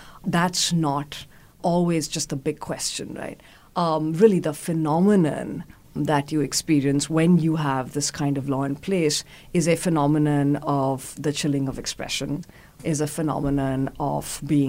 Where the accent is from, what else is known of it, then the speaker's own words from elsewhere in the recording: Delhi, India; So the Delhi High Court, and I'm from Delhi, the state